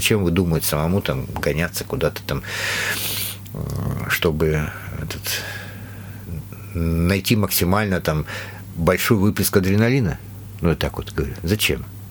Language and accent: Russian; Novosibirsk, Novosibirsk Oblast, Russia; Ну я сам из Новосибирска, то есть они мне говорят